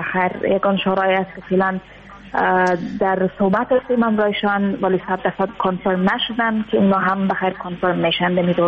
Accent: Afghanistan; ما اگر چی دیر نشد از افغانستان آمدم، یک دو سه ماه میشه

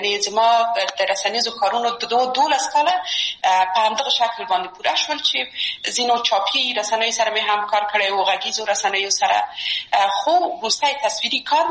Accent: Kabul, Afghanistan; زه اصلا د میدان وردګ ولایت یم او په کابل کې بیا زیږیدلی یم. په کابل کې زیږیدلی یم، په کابل کې لویه سوم، په کابل کې مې درسونه وویل

